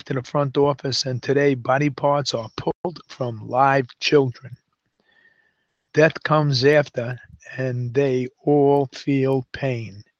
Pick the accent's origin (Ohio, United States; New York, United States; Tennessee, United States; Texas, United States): New York, United States; Harlem; I grew up in Harlem in the 50s, and there was more racial harmony among New Yorkers then than there is today.